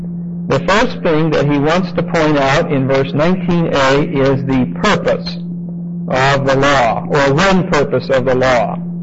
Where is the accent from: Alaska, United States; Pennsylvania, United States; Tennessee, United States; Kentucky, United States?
Pennsylvania, United States; Pittsburgh; I've got all the blackheads and the big pores to prove I'm from Pittsburgh.